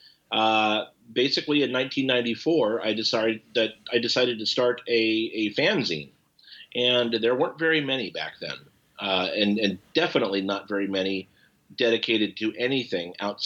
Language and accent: English; Irvine, California, United States; since I lived in Irvine at the time, I grew up in Irvine, my house was very close, like maybe 2 miles as the crow flies from Lion Country Safari.